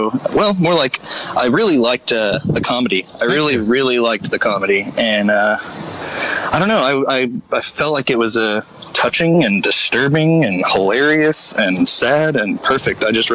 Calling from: Austin, Texas, United States; Austin, Texas.

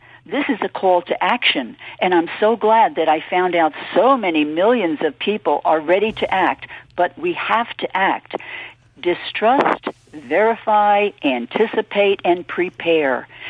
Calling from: Rhode Island, United States; I'm calling from Rhode Island, where in Providence on Saturday, 7,000 people, according to the NPR estimate, rallied.

